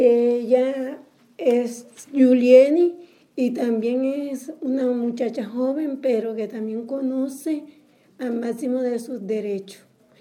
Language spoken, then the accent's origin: Spanish; San Jacinto, Bolívar, Colombia; vengo de San Jacinto Bolívar, vivo en un barrio llamado Sevilla Alegría.